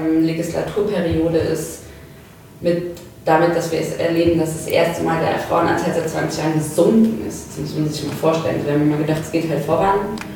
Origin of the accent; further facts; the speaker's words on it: Saarbrücken, Saarland, Germany; Und ich bin aus Saarbrücken. Saarbrücken ist eine sehr stark sozialdemokratisch geprägte Stadt.